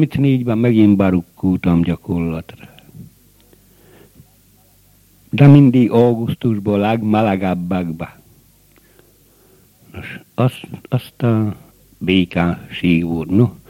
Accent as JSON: {"language": "Hungarian", "town": "Padáň", "region": "Trnava Region", "country": "Slovakia", "tie": "born or raised there", "said": "1905. július 16-án születtem. Padánba lakok. Itt születtem, itt is vínültem meg."}